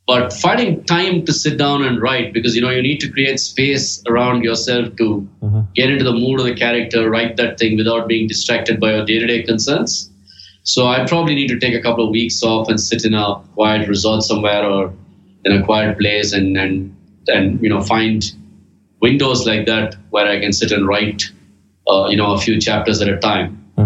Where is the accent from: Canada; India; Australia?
India; perhaps because I grew up in India